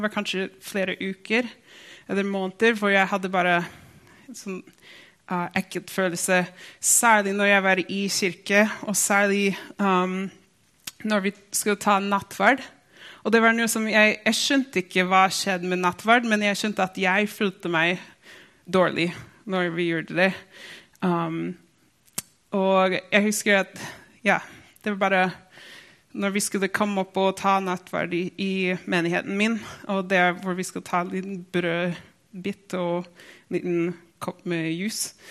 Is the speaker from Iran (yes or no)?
no; Minnesota, United States; Jeg kommer fra USA, fra Minnesota.